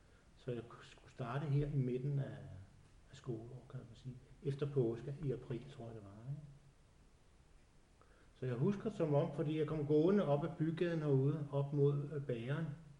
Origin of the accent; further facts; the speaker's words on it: Søllerød, Capital Region of Denmark, Denmark; der kom vi jo som københavnere, selvom det var Søllerød, vi kom fra.